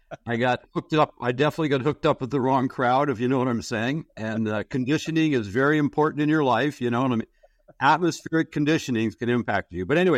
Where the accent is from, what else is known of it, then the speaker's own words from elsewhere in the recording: Canada; and here I am from Canada, where hockey is religion.